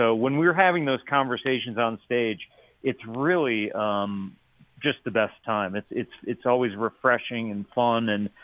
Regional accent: Binghamton, New York, United States; You know, I'm from Binghamton originally, Binghamton, New York.

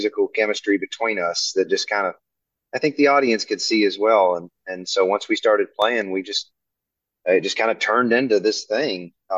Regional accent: Tennessee, United States; now in Nashville, United States; I'm from East Tennessee, and I've been here about 7 years.

